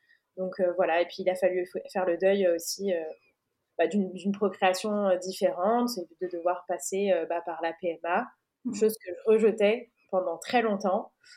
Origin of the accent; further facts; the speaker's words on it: France; now in Portugal; Et tout ensemble, on vit au Portugal. On est française, mais on est expat dans ce chouette pays.